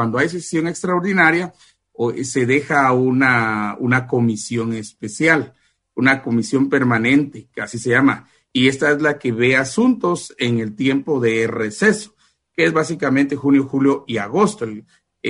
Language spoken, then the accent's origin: Spanish; San Martín Jilotepeque, Chimaltenango, Guatemala; En San Martín, Jilotepeque, allá en mi pueblo, allá en Chimaltenango